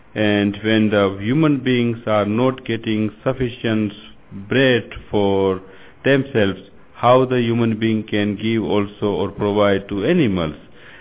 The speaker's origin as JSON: {"language": "English", "region": "Gujarat", "country": "India", "said": "I am coming from Gujarat state. It's West India."}